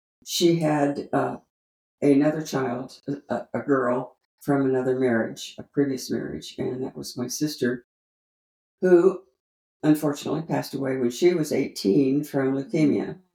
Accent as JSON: {"language": "English", "town": "Indianapolis", "region": "Indiana", "country": "United States", "tie": "born there", "said": "I was born in Indianapolis, Indiana"}